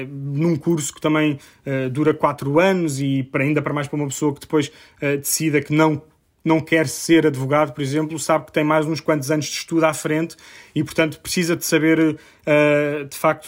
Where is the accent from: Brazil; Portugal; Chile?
Portugal; moved away as an adult; also born or lived in Hungary / Germany; now in Brussels, Belgium; Eu tenho 27 anos, estou em Bruxelas há um ano e meio. Não é a primeira vez que saí de Portugal, digamos assim, fiz dois Erasmus antes disso, estive na Hungria, estive na Alemanha.